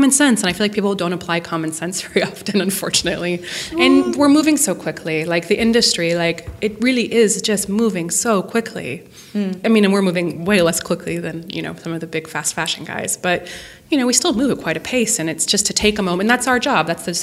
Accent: Montana, United States; I am from Montana.

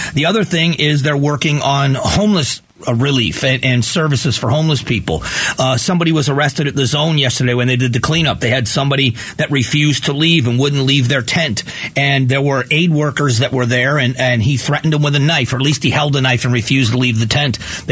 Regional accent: Cleveland, Ohio, United States; born there; I was born in Cleveland.

